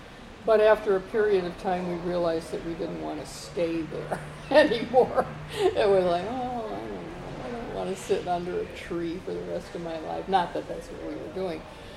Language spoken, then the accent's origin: English; Chicago, Illinois, United States; born there; Well, I was born in Chicago, May 6, 1940.